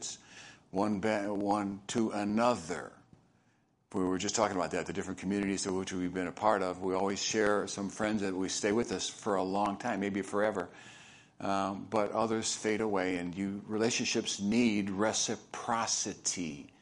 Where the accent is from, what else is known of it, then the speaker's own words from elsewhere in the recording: Chicago, Illinois, United States; Aurelio's Pizza is from Chicago. I'm from Chicago, and so it's got my favorite.